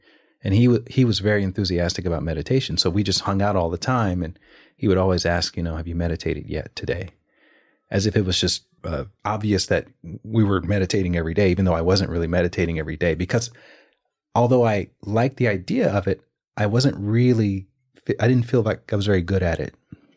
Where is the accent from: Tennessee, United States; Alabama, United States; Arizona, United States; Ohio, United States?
Alabama, United States; now in Los Angeles, United States; I'm from Alabama, so there's no one in Alabama … right? But I took on the name once I moved to Los Angeles.